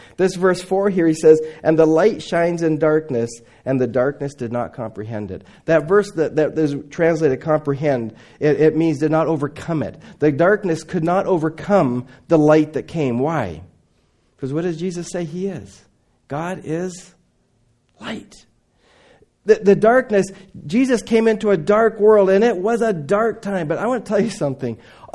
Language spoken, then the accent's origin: English; Indonesia; I grew up in Indonesia.